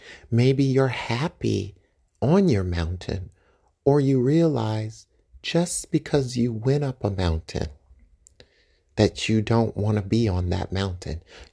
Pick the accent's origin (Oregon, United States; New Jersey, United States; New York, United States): New York, United States; I'm a New Yorker, so if you hear this sound, it's because it's my heater and it's keeping me warm.